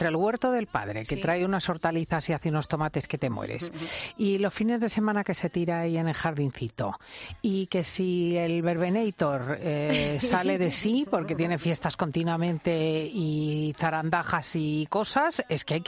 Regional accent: Madrid, Community of Madrid, Spain; born there; yo nací en Madrid, pero en Hoyocasero tengo pueblo

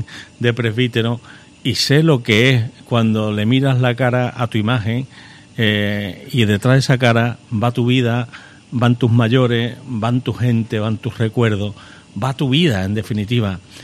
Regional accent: Basque Country, Spain; Digo, que yo no vengo de Bilbao, que vengo de ahí al lado.

